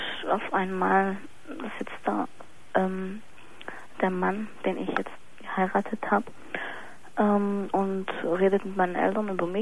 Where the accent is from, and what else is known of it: Germany; born or raised there